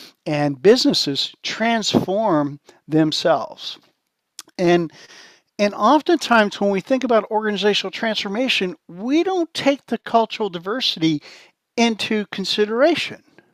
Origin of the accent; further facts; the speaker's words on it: Ohio, United States; I grew up in Eastern United States, a state called Ohio. For all of my pre-adult years, I was born and raised there.